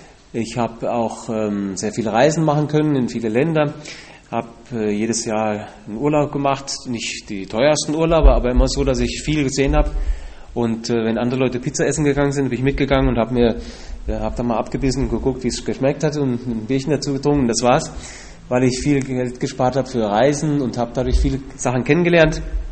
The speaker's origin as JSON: {"language": "German", "town": "Herborn", "region": "Hesse", "country": "Germany", "tie": "born or raised there", "also_born_or_lived": "Berlin / Haiger", "moved": "yes", "lives_now": "Colombia", "said": "Ich bin eigentlich in Berlin geboren. Danach haben wir 2 Jahre, also ich habe 2 Jahre in Berlin gewohnt, dann 2 Jahre in Haiger und dann den Rest in Herborn-Seelbach."}